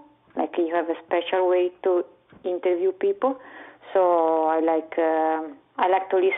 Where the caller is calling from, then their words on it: Florence, Tuscany, Italy; English is a second language; I'm calling from Florence, Italy.